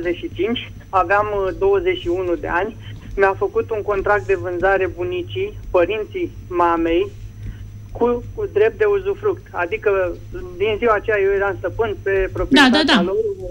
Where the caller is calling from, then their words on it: Dolj, Romania; din Dolj și apreciez foarte mult lucrarea